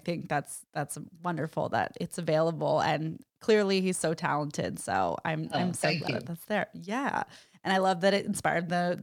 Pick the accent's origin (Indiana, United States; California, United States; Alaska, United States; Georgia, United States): California, United States; San Francisco; I'm from San Francisco, so I'm very familiar with that drive.